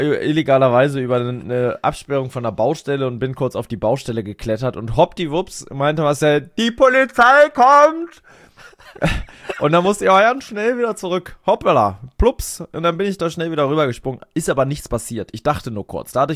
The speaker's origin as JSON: {"language": "German", "region": "Berlin", "country": "Germany", "tie": "born or raised there", "said": "in meine alte Heimat Hut zu fahren, in meine alte Hood. Genau, nach Sandy Shores. nach Spandau"}